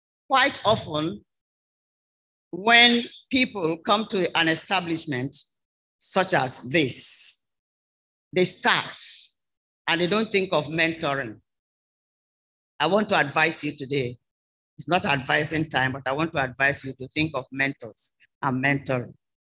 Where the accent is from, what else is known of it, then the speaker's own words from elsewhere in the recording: Obiaruku, Delta, Nigeria; do you know that Abraka means Obiaruku? And I'm from Obiaruku.